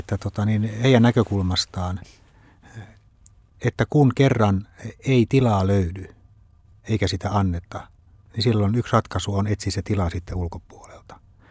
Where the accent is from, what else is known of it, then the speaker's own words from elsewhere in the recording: Turku, Southwest Finland, Finland; Mä olen turkulainen, mä en tunne näitä Helsingin seurakuntia.